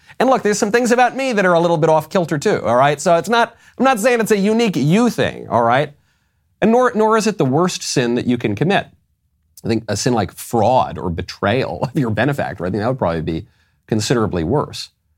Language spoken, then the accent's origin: English; New York, United States; also born or lived in Los Angeles; I'm from New York. I'm from LA.